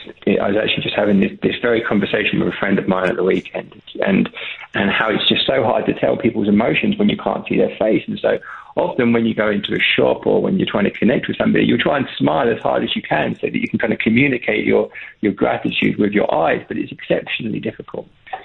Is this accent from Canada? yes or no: no; England, United Kingdom; I was back in my home country, England, over the summer